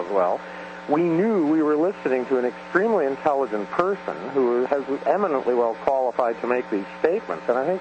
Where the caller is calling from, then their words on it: Western Canada, Canada; I'm calling from Western Canada.